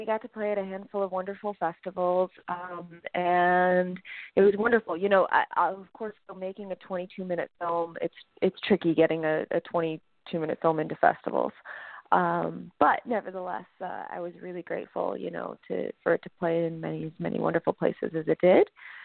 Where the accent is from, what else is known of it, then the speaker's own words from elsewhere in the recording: Chicago, Illinois, United States; It takes place in Chicago, which is my hometown